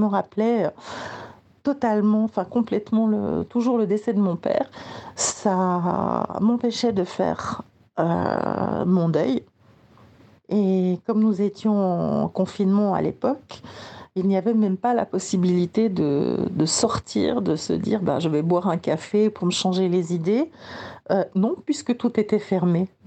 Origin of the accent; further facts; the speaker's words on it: Switzerland; now in Strasbourg, France; Je vis à Strasbourg. J'avais envie de vous partager en fait comment, en tant que Suisse de l'étranger